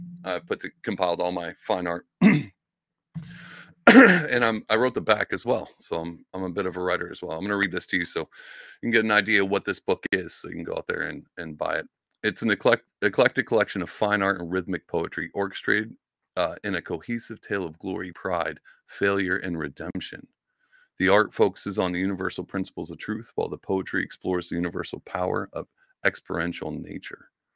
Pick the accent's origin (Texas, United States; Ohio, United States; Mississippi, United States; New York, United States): Texas, United States; Now, growing up, I grew up in Southeast Texas, and down there in high school and all that stuff, the whole town gathered around the high school team